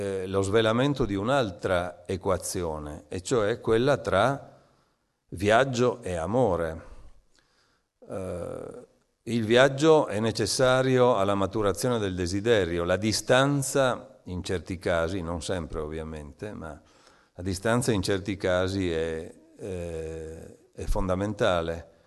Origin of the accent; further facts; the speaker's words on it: Trieste, Friuli-Venezia Giulia, Italy; io parlo sempre di più il mio dialetto triestino perché mi ricollego al dialetto che parlavo quando ero ragazzino, ho il bisogno del mio luogo, no?